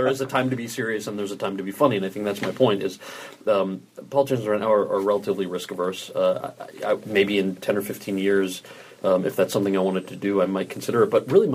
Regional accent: New Jersey, United States; Yeah, who I already dislike, being from New Jersey

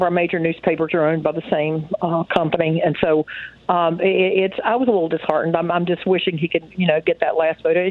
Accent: Charleston, West Virginia, United States; I am from West Virginia, from Charleston.

